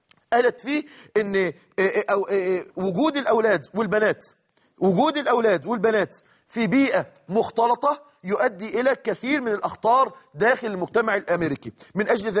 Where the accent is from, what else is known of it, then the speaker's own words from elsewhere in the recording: Egypt; زي عندنا في مصر كما بيقولوا